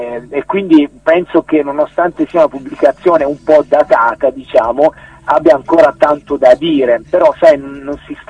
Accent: Vasto, Abruzzo, Italy; now in Ravenna, Italy; io vivo a Ravenna, anche se sono abruzzese di origine, di Vasto, quindi provincia di Chieti

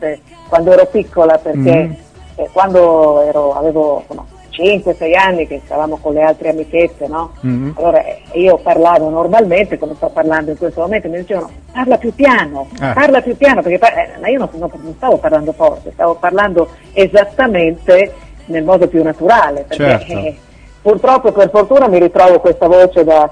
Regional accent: Emilia-Romagna, Italy; accent: Bolognese; now in Rome, Italy; puoi sentire il mio accento bolognese, nonostante io viva a Roma da 8 anni, però insomma non l'ho perduto.

